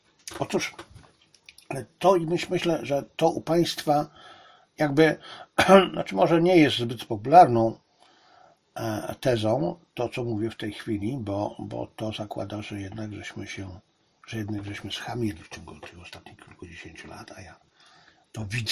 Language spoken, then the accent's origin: Polish; China; I mimo tego, że jestem Chińczykiem, to jestem takim nietypowym Chińczykiem. Takim polskim Chińczykiem.